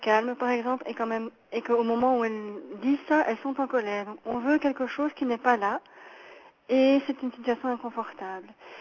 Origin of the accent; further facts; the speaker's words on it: Belgium; comme on dit chez nous en Belgique.